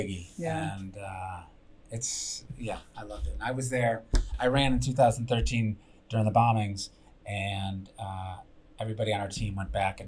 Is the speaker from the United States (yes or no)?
yes; Buffalo, New York, United States; Well, I mean, I'm from Buffalo originally.